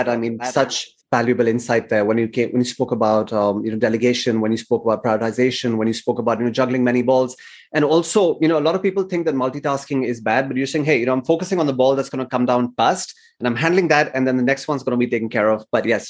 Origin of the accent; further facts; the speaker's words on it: India; that's almost like, you know, growing up in India in the 80s, it was very similar.